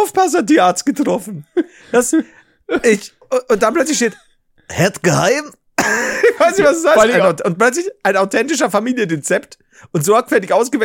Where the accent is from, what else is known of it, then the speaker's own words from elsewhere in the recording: Netherlands; Und so als Holländer denkst du, ja, sind schon gute holländische Wörter auch noch drin, ne?